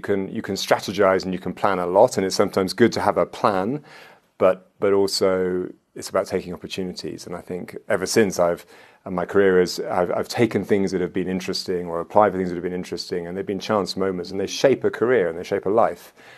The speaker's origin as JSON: {"language": "English", "country": "United Kingdom", "said": "I'm a foreigner and I'm British"}